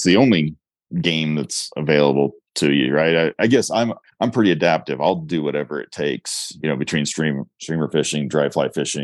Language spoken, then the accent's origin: English; Colorado, United States; You know, I grew up in Eastern Colorado, farm kid there.